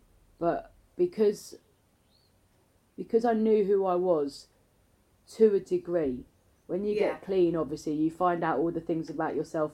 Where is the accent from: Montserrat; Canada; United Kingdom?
United Kingdom; London; I'm from Northwest London. I'm from near Watford.